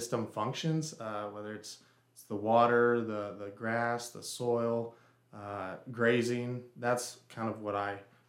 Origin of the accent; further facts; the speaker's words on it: Oregon, United States; So I grew up in Western Oregon, and then I went to school at Oregon State